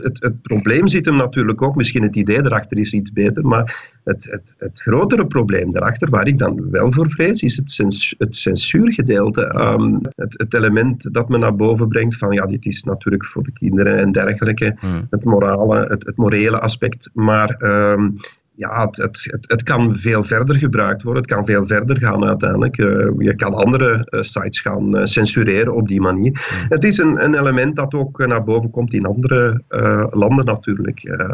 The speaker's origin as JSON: {"language": "Dutch", "country": "Belgium", "said": "stel nu als wij als Belg bijvoorbeeld op zo'n site terecht willen."}